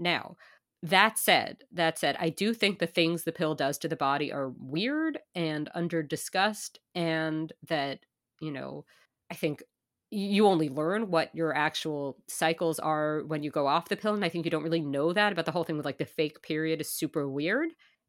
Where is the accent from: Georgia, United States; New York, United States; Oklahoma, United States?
New York, United States; New York City; Perk of growing up in Manhattan, I guess.